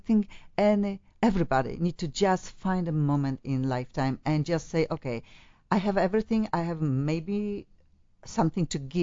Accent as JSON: {"language": "English", "country": "Poland", "second_language": "English", "moved": "yes", "said": "I am from Poland, obviously. I felt part of this. Oh, I'm starting my life again and again. Even when I'm here 20 years, I still every day I think like I start, when I, especially when I forget the word in English"}